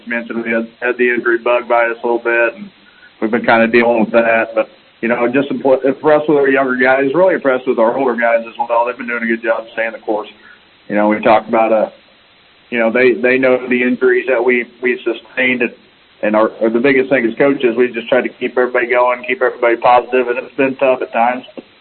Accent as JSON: {"language": "English", "town": "Marysville", "region": "Kansas", "country": "United States", "tie": "born or raised there", "said": "I grew up in Marysville, so I grew up with those guys in our league"}